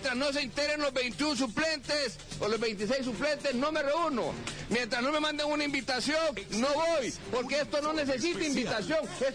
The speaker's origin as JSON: {"language": "Spanish", "country": "Honduras", "said": "que podamos transitar de la mano como hermanos hondureños y hermanos liberales"}